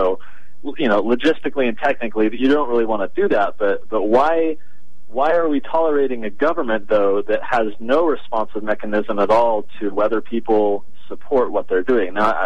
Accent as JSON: {"language": "English", "country": "United States", "said": "I think we as American people are generally pretty good at observing problems."}